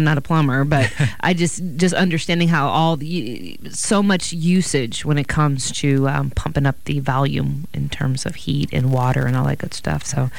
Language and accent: English; Michigan, United States; But yeah, I just wanted to add, as proud as I am to be from Michigan